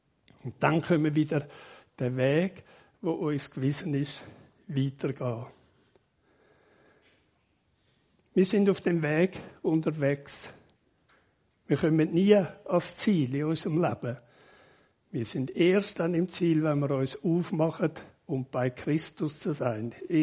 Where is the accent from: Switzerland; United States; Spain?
Switzerland; als Schweizer, also ich denke zuerst einmal als Rütli, oder?